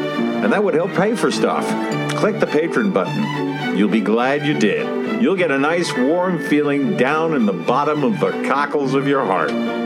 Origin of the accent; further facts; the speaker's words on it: Australia; I just find it that as an Australian, you know, I mean, it's like I kind of view it as kind of like all of our friends are really kind of...